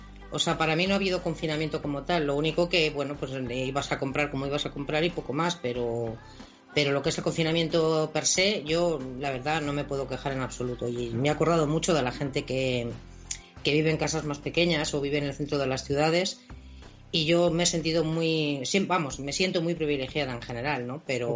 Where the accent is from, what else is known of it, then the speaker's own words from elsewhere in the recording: Madrid, Community of Madrid, Spain; yo soy de Madrid, del centro de Madrid. O sea, soy de Tirso de Molina, más del centro imposible.